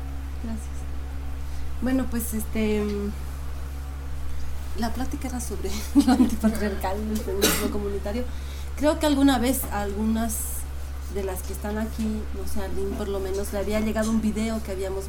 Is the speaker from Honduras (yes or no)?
no; Bolivia; vengo de Bolivia, de lo que en nuestra memoria también está el Collasuyo, marca, el territorio del Collasuyo, de los cuatro suyos